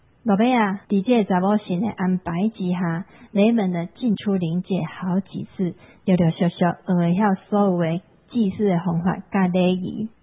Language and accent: Chinese; Taiwan; 这跟我们台湾人结婚的那个习俗有一点像